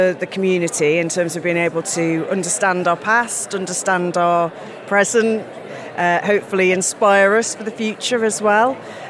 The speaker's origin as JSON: {"language": "English", "country": "Isle of Man", "said": "Well, I'm from the Isle of Man originally"}